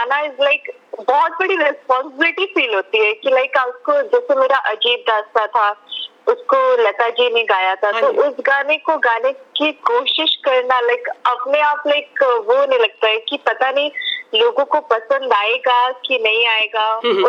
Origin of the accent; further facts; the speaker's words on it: Raipur, Chhattisgarh, India; मैं रायपुर छत्तीसगढ़ से हूँ तो वहां पर हमारा एक शो हुआ था